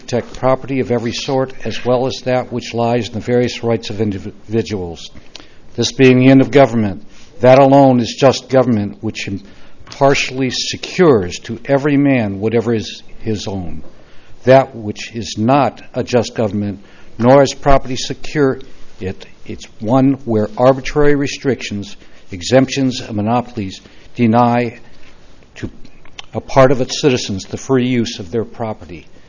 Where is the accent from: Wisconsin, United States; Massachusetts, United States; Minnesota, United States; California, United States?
California, United States; Templeton; from Templeton.